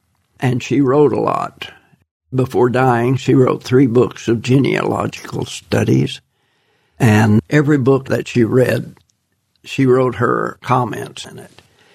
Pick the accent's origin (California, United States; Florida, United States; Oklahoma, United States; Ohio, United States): Oklahoma, United States; Ada; born there; now in Tulsa, United States; I was born in Ada, Oklahoma, Pontotoc County, and I'm proud of it.